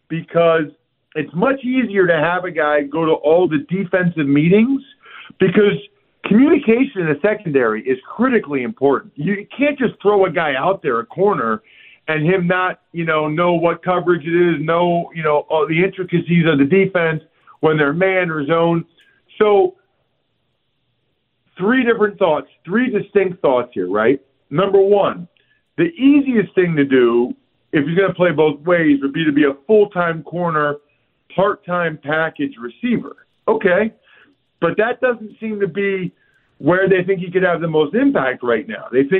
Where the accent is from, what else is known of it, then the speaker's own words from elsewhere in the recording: Reading, Pennsylvania, United States; Back in my hometown, Reading, Pennsylvania, at my favorite bar growing up.